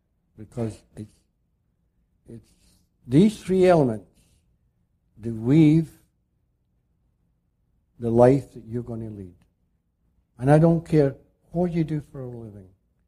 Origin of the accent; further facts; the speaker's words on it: Scotland, United Kingdom; Now, I'm a Scotsman.